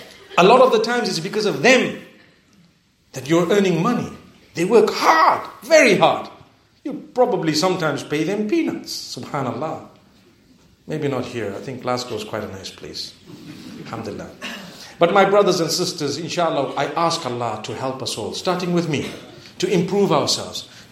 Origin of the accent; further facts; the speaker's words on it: Pakistan; I come from Pakistan. We don't ever say that.